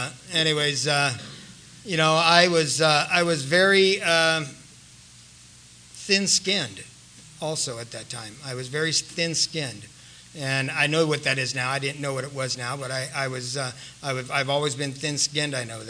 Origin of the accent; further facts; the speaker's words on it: San Diego, California, United States; I grew up right here in San Carlos. Matter of fact, we used to come over here to Allied Gardens all the time and fight with the drunks over here.